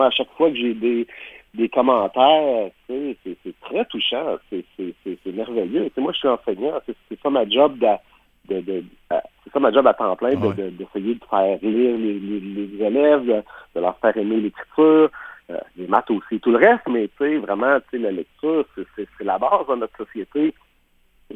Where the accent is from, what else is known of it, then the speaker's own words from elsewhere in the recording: Rimouski, Quebec, Canada; pas très loin de chez moi à Rimouski